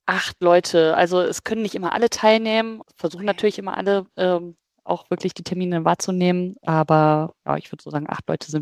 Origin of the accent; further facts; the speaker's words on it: Ratingen, North Rhine-Westphalia, Germany; Also ich komme aus Ratingen und da komme ich häufig halt auch an der Tafel vorbei